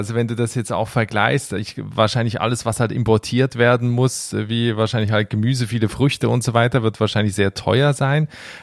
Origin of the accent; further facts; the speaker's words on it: Switzerland; als Schweizer